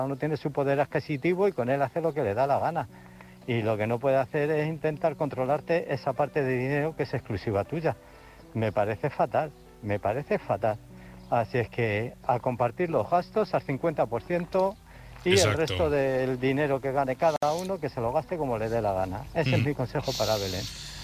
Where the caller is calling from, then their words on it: Illescas, Castilla-La Mancha, Spain; de Illescas.